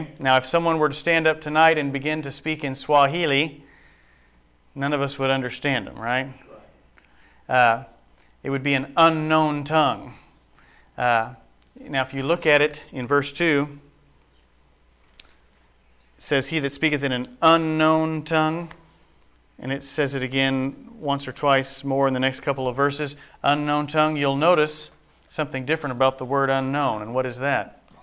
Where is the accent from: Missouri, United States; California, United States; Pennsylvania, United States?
Missouri, United States; I was from Missouri, where they say Ewens down there.